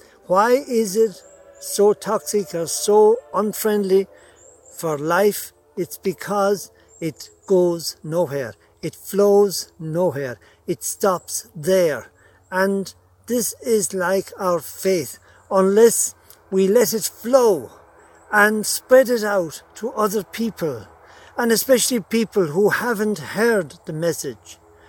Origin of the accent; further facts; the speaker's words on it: Ireland; It's coming again from Ireland, my home country, and on my brother's farm with the birds behind me and beautiful sunshine.